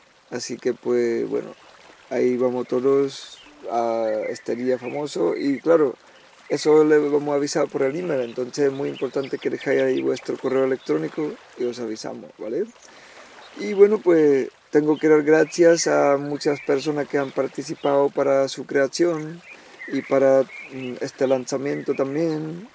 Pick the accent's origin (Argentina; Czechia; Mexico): Czechia; Spanish is a second language; como yo no soy español, pues claro, ya se habéis dado cuenta, seguramente, pues yo soy de República Checa, pero claro, lo intento con el andaluz, con el español